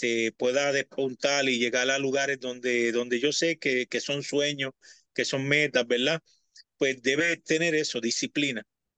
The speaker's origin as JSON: {"language": "Spanish", "town": "Vega Alta", "country": "Puerto Rico", "tie": "born or raised there", "said": "va a ser en mi pueblo natal, en Vega Alta. Yo soy de Vega Alta. No vivo ahora allí, pero mi pueblo es Vega Alta. Yo pertenezco a Vega Alta y es un gran honor. Allí está mi familia, mis amistades."}